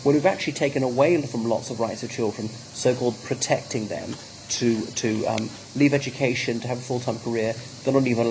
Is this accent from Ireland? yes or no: yes; Ireland; from Ireland.